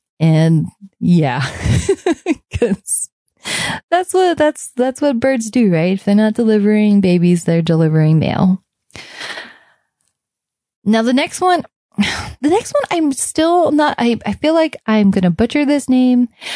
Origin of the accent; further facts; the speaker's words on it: Hawaii, United States; also born or lived in Los Angeles; one of the places that I lived growing up outside of Hawaii was actually LA.